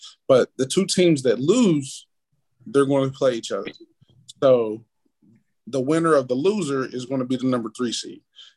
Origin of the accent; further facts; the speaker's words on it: Maysville, Kentucky, United States; because being from Maysville, I know the aesthetic that my hometown brings